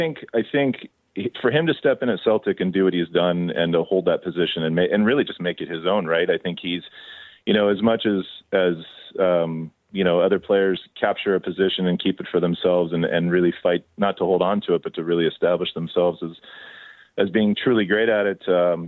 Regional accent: United States; he's Canadian and I'm American

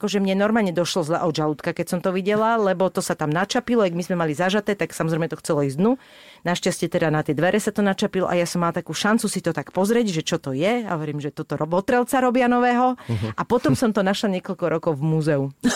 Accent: Bratislava, Bratislava Region, Slovakia; Mala som to šťastie, že som z Bratislavy, bývala som normálne ešte u našich

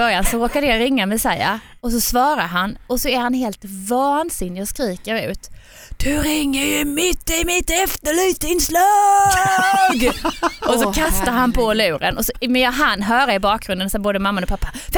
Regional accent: Skåne, Sweden; För att jag är från Skåne.

